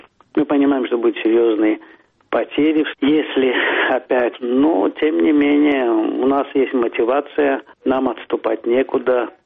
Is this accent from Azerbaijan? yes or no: yes; Azerbaijan; Но когда говорил, что из Азербайджана